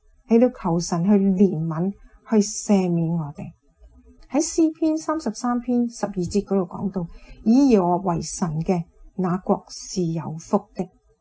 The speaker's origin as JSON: {"language": "Chinese", "country": "Hong Kong", "said": "那我们是香港人，也都我们知道香港是即是属于中国的一部分。"}